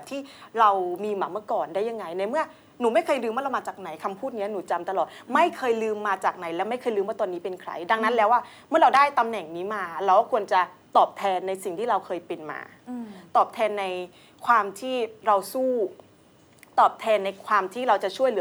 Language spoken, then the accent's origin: Thai; Songkhla, Thailand; หนูมาในนามของมิสแกรนด์ระนองแต่ว่าเกิดอยู่ที่จังหวัดสงขลา